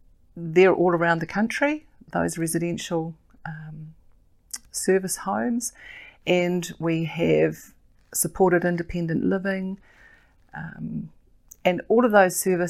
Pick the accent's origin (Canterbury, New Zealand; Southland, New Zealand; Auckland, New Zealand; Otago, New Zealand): Auckland, New Zealand; So I grew up in Auckland, in South Auckland, and I've worked in the disability sector for 40 years.